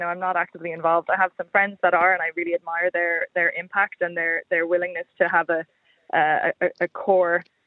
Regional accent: Ireland; now in United Kingdom; proud and happy that I get to have a vote being Irish here in the UK

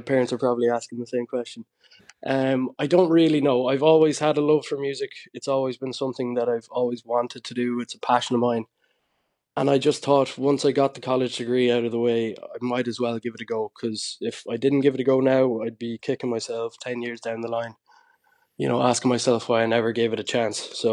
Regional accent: Ballinamore, Connacht, Ireland; No, I'm not a Galway man. I'm from Ballinamore in County Leitrim. Yes, I've just been living in Galway the last 5 years now for college.

